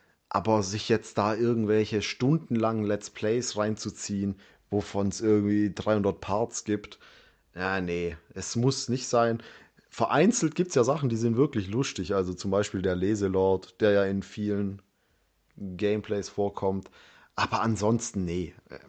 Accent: Stuttgart, Baden-Württemberg, Germany; Ja, ich komme aus Stuttgart.

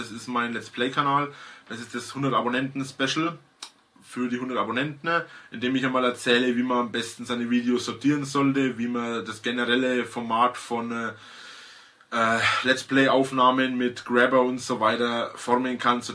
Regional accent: Bavaria, Germany; accent: Franconian; Wenn ich aus Bayern bin, wenn ich Franke bin und ich spreche Fränkisch

